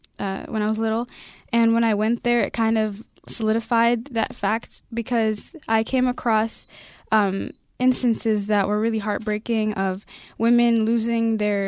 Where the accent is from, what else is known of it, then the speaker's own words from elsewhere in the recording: Minnesota, United States; Yeah, I'm really used to snow since I grew up in Minnesota.